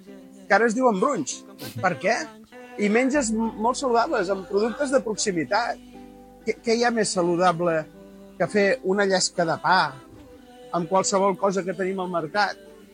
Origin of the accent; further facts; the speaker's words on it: Reus, Catalonia, Spain; I fot-li que som de Reus.